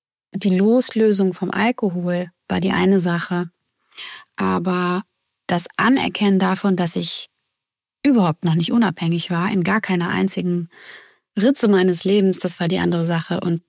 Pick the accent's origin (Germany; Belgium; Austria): Germany; Grunberg, Hesse; Ich bin nach meiner Trennung im November 23 zuerst nach Grunberg zurückgezogen, in meine Heimatstadt